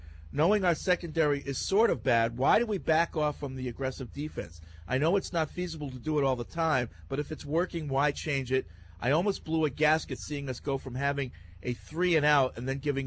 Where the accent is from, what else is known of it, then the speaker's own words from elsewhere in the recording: Indiana, United States; I'm from Indiana, so I get the Colts shoved down my throat everywhere I go.